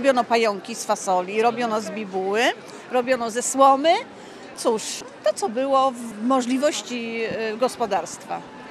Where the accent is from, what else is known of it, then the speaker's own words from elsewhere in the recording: Gdańsk, Pomeranian Voivodeship, Poland; Jestem z Pomorza, a dokładnie z Pomorza, z Gdańska.